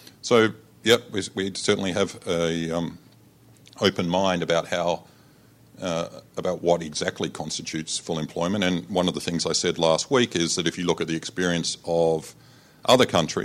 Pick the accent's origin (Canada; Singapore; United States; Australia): Australia; Adelaide, South Australia; Well, I'm from Adelaide originally